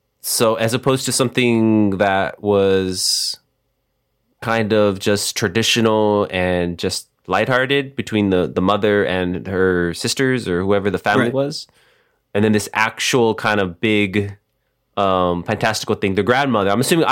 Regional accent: Texas, United States; It's something we're from Texas and we live close to Mexico.

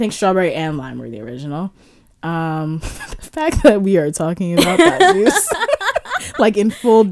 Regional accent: Jamaica; Yeah, and you would think, hey, we're all Jamaican here. We love mangoes

